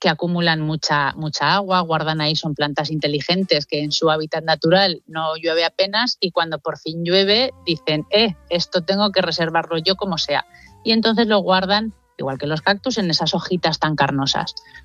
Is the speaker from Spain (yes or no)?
yes; Cuenca, Castilla-La Mancha, Spain; yo que soy de Cuenca, pues imagínate la de plantas que te encuentras